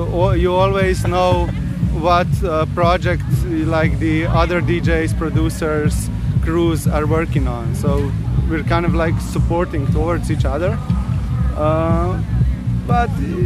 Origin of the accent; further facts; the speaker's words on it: Ljubljana, Slovenia; English is a second language; I'm from Ljubljana, the capital of Slovenia, and he's from Maribor, second biggest city.